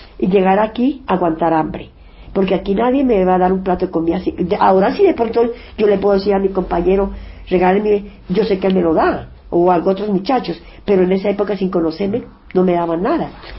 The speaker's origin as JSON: {"language": "Spanish", "town": "Pasto", "region": "Nariño", "country": "Colombia", "said": "No, yo soy de Pasto."}